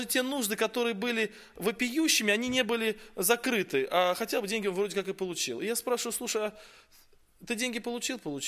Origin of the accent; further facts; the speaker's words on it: Yeysk, Krasnodar Krai, Russia; Я приехал из Краснодарского края, город Ейск. Это городок небольшой на берегу Азовского моря.